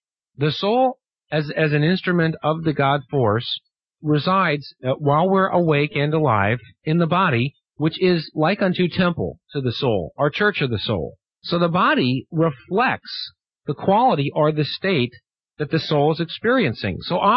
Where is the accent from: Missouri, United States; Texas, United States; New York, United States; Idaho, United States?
Missouri, United States; St. Louis; One of my favorite creatures in the history of the world when I was growing up in St. Louis, as a little boy